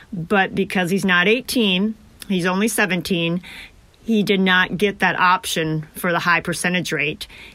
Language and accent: English; Wisconsin, United States; I'm from Western Wisconsin, and I am calling to ask about savings accounts online for teens under 18 years old.